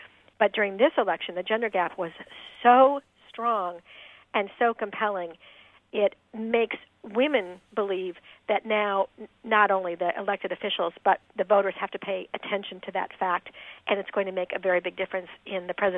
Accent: Indiana, United States; I'm originally from Indiana. So it's like old home week.

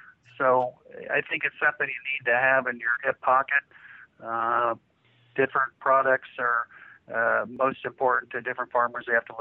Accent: United States; we, again, got to realize as American farmers we had an opportunity here probably, and it's passed.

